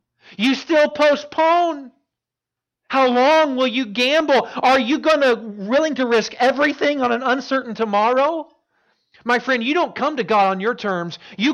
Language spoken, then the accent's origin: English; Florida, United States; born there; I was born in Florida. Not that that matters.